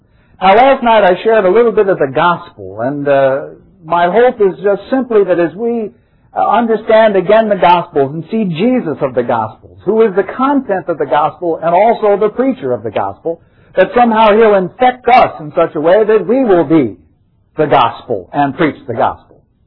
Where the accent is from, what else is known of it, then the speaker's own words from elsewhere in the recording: New York, United States; from New York. Nice to be down here in your spring weather. It's much warmer down here than we're having up in New York right now.